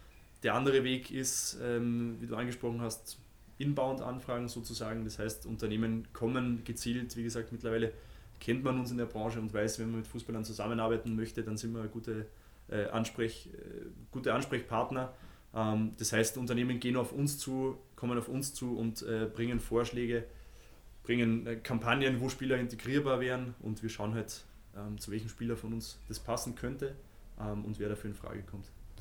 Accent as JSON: {"language": "German", "country": "Austria", "lives_now": "Munich, Germany"}